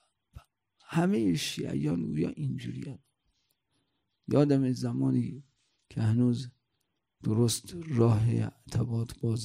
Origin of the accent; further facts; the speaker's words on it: Iran; اینا متوجه شد من ایرانیم